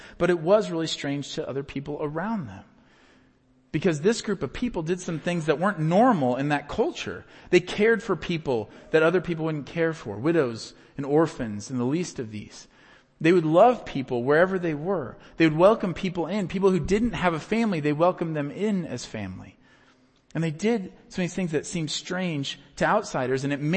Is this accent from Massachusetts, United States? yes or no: no; Iowa, United States; You know, I grew up in Iowa where wrestling is a really big deal.